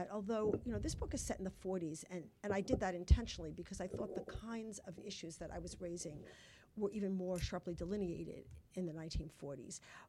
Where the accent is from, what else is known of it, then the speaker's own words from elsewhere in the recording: Brooklyn, New York, United States; the Christians I knew growing up in Brooklyn were Irish Catholics or Italian Catholics.